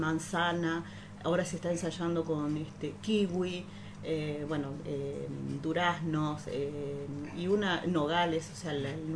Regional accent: Concordia, Entre Ríos, Argentina; born there; Concordia, yo nací en Concordia.

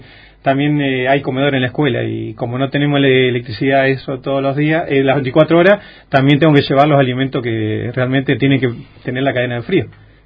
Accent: Esquel, Chubut, Argentina; Soy de Esquel.

